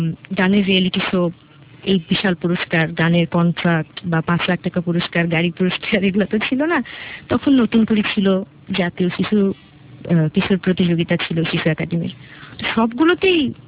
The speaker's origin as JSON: {"language": "Bangla", "town": "Dhaka", "region": "Dhaka Division", "country": "Bangladesh", "tie": "born or raised there", "also_born_or_lived": "Chittagong", "said": "আমার জন্ম চিটাগাংয়ে, তো সেখানে আমার বাবা চাকরি করতেন। আমার জন্মের দেড় মাসের মাথায় আমার বাবা ঢাকায় চলে আসেন।"}